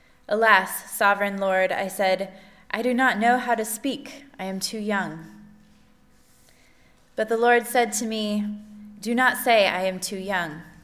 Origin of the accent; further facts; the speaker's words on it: Oregon, United States; So I am a Quaker from Oregon, and I currently live in Southern Oregon.